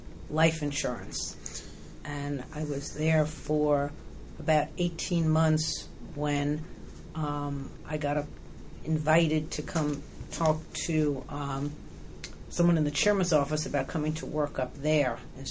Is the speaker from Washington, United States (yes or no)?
no; New York, United States; I could have gone to New York, and I was from New York, but I didn't want to go back there.